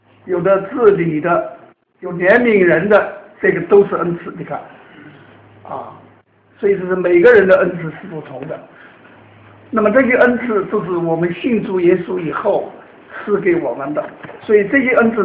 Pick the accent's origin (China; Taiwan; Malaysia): China; 干量的意思啊，就相当于我们中国人的一升一斗。我们过去买米啊，不是称重量，是拿一个斗，拿一个升来量一量。